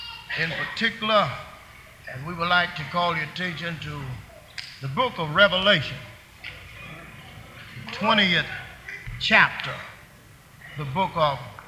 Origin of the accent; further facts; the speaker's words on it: Texas, United States; When I was a boy, I never will forget, growing up in East Texas, I tried to make a successful shoe shining boy.